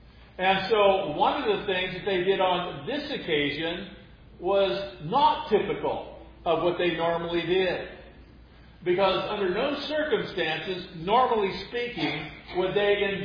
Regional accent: Iowa, United States; when I was growing up in Iowa, my family did not attend worship

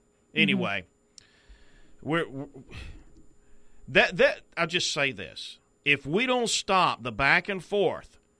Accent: United States; You know what? I'm an American. I'm a proud American.

